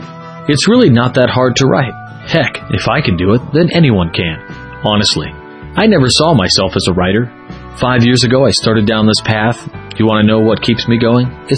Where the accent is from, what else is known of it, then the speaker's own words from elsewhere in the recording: Illinois, United States; We've got readers all over the world based here in my home state of Illinois